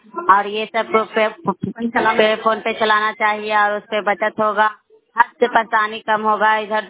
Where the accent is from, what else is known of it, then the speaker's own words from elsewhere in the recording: Bihar, India; घर बेलछी है, पोस्ट वाली बेलछी, थाना चंडी, जिला नालंदा, प्रखंड चंडी है।